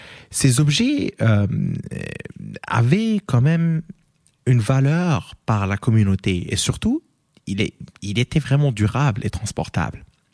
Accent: Morocco; French is a second language; now in Canada; moi, je viens du Maroc, donc je vais prendre, par exemple, le dirham.

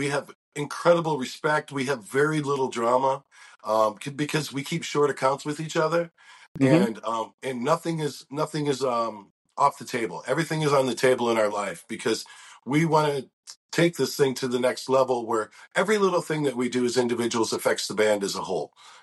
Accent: Flint, Michigan, United States; And I'm from Flint, Michigan, which is an incredibly oppressed area.

